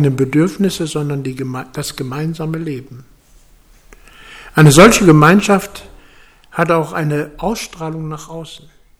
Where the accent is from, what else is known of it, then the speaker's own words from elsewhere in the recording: Wölmersen, Rhineland-Palatinate, Germany; In meiner Heimatgemeinde in Wölmersen, da hatten wir mal ein Kreuz